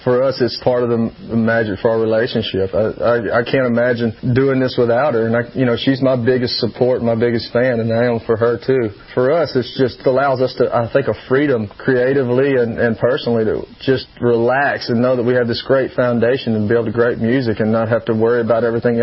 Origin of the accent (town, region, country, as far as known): Louisiana, United States; born or raised there